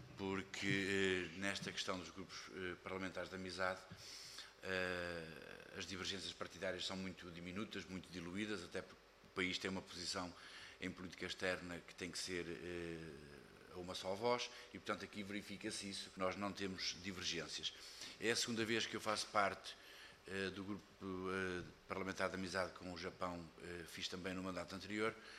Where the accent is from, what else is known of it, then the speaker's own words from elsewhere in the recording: Porto, Portugal; Sou oriundo da zona norte de Portugal, do Porto, do distrito do Porto